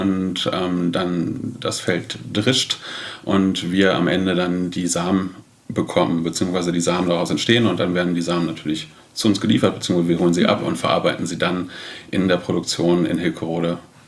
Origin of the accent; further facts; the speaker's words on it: Duderstadt, Lower Saxony, Germany; moved away as an adult; now in Hamburg, Germany; Genau, ich bin in Duderstadt geboren und auch aufgewachsen. Ich bin vor 10 Jahren nach Hamburg gezogen